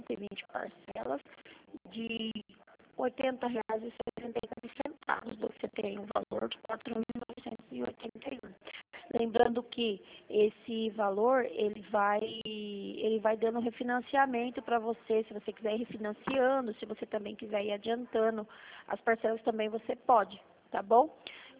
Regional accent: Sorocaba, São Paulo, Brazil; Sim, eu sou de Sorocaba.

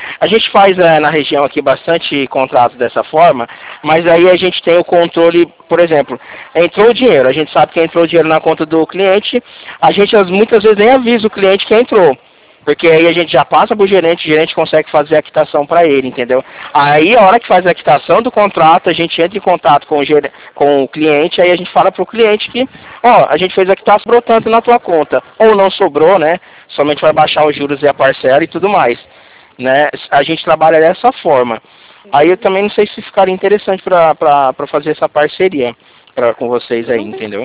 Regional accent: Presidente Prudente, São Paulo, Brazil; Porque eu sou de Presidente Prudente, né?

